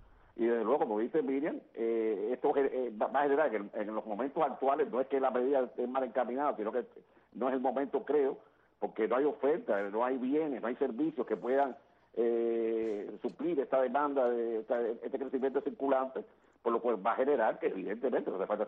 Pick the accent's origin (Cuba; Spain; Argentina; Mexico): Cuba; somos ciudadanos cubanos